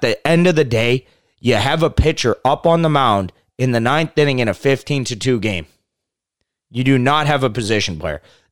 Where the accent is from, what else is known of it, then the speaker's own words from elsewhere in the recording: Canada; Obviously, we're Canadian, so we're a little bit biased here